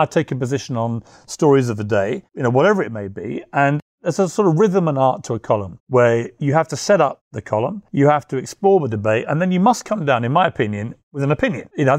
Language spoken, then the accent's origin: English; United Kingdom; But of course, I'm British. And the Brits, you know, if someone punches us in the face, we're always going to whack back.